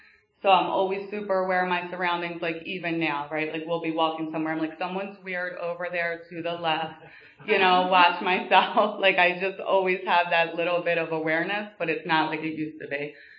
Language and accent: English; Philadelphia, Pennsylvania, United States; I grew up in Northeast Philly. I am the oldest of three.